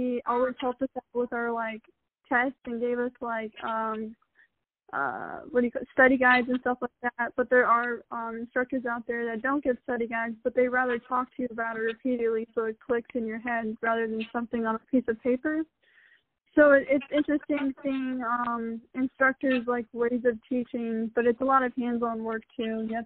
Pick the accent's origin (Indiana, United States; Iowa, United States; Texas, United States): Iowa, United States; also born or lived in Illinois; Yeah, I grew up in Illinois, and then I kind of moved around a lot, and then I moved to Iowa growing up as a kid with my mom.